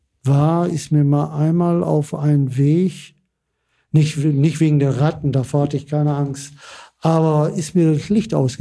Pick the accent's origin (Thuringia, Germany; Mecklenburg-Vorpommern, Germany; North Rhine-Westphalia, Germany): North Rhine-Westphalia, Germany; Bottrop; wir kommen aus Bottrop, Ruhrgebiet